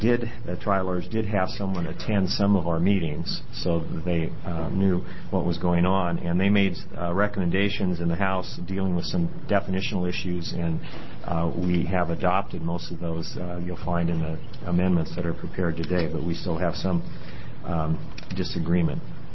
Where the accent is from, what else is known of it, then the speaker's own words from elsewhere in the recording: Bend, Oregon, United States; I'm an attorney from Bend, Oregon.